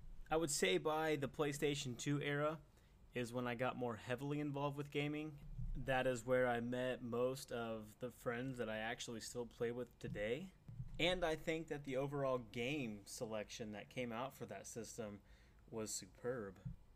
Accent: Illinois, United States; I am 28 years old. I am from Illinois, which is bad. I can't stand this state. But you know what? It is what it is. I've pretty much been here my entire life.

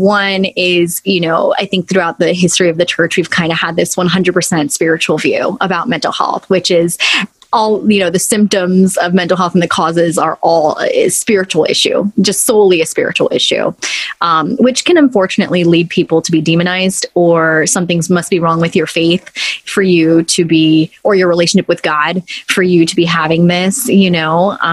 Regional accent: Los Angeles, California, United States; Born and raised in Los Angeles, I'm in California

